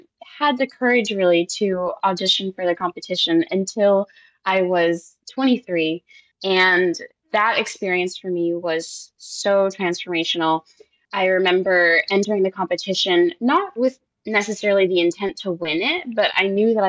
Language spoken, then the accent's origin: English; Boston, Massachusetts, United States; So Project Step, the program that I grew up in Boston, is sort of a microcosm of Sphinx in the Boston area.